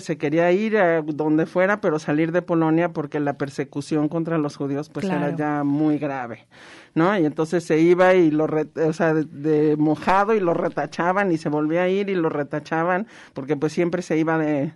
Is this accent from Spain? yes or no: no; Mexico; born there; mis abuelos nacieron en Polonia, se fueron a Francia, mi mamá nació en Francia, se vinieron a México. Yo nací en México.